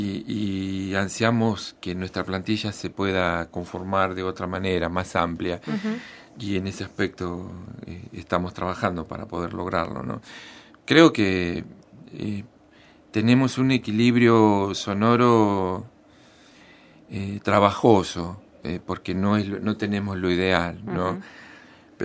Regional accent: General Acha, La Pampa, Argentina; Yo viví toda mi infancia en General Hacha, ¿no?

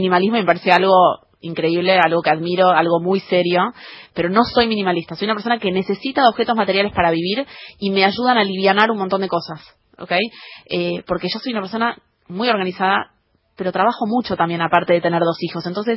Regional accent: Argentina; primero soy un humano, después soy argentina también.

